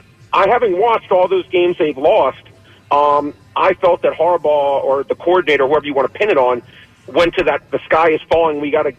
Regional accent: Philadelphia, Pennsylvania, United States; I'm from Philadelphia. I've always loved the Philadelphia teams.

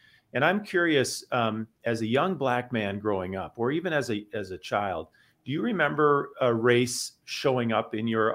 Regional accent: Minneapolis, Minnesota, United States; your hometown of Minneapolis, my hometown of Minneapolis, we've been through it.

